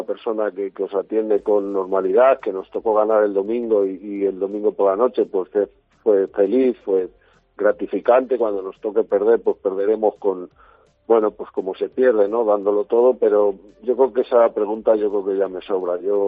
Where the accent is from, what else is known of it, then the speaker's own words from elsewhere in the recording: Ávila, Castile and León, Spain; Yo sabes que soy de Ávila